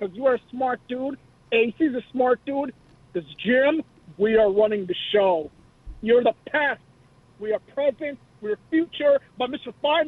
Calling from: Bangladesh; Bangladesh.

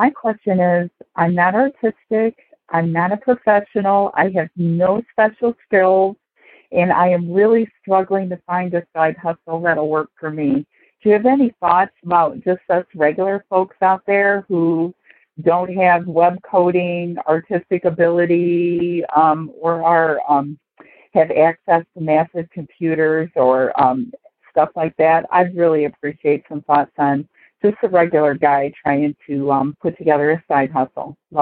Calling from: Ohio, United States; I'm calling from Ohio.

